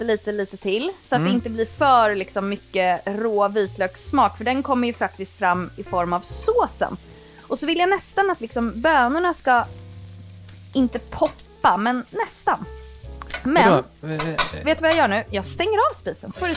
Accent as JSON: {"language": "Swedish", "town": "Lidingö", "region": "Stockholm County", "country": "Sweden", "tie": "born or raised there", "said": "där jag är uppväxt på Lidingö, där åt man liksom kebab."}